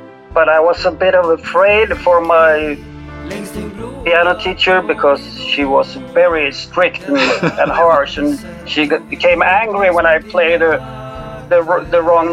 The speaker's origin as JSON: {"language": "English", "town": "Stockholm", "region": "Stockholm County", "country": "Sweden", "second_language": "English", "said": "Yes, that's correct. I'm from Sweden, Stockholm."}